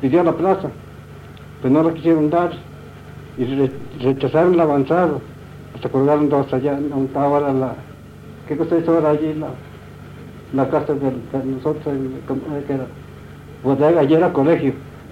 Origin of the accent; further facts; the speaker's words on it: Coahuila, Mexico; vine a tomar con los carabineros de Coahuila aquí en mi tierra